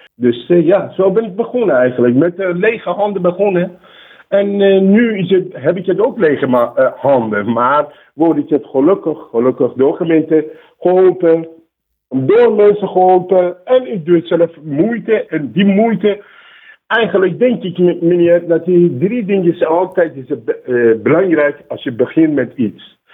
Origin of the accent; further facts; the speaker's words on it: Iran; Dutch is a second language; now in Netherlands; ik kom zelf uitsprekelijk uit Iran.